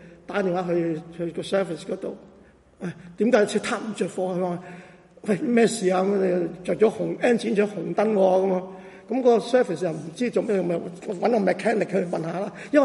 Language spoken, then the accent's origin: Cantonese; China; 我哋中國人有句，我記得大家記得我上次同大家講到咧，都提過。